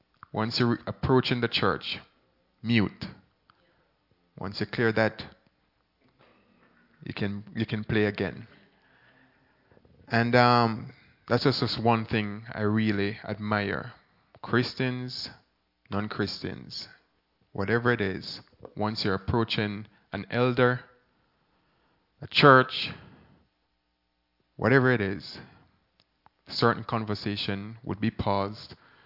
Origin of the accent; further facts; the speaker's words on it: Jamaica; growing up in Jamaica, I've always loved this about Jamaicans.